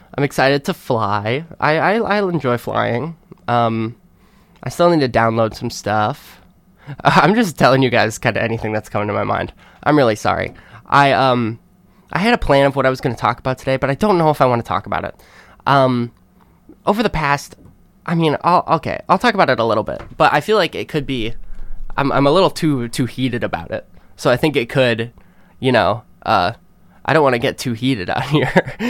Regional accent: Illinois, United States; Back where I'm in my hometown in Illinois, it doesn't get that way too often.

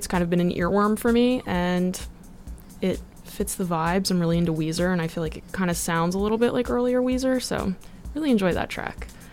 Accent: New Jersey, United States; I'm from New Jersey, so I guess I have a bit of a personal connection to it.

